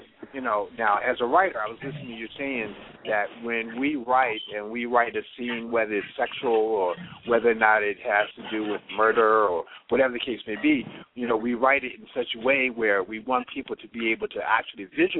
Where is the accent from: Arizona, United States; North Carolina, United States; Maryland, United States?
Maryland, United States; Baltimore; I'm from Baltimore, Maryland. And I still currently live in Baltimore, Maryland.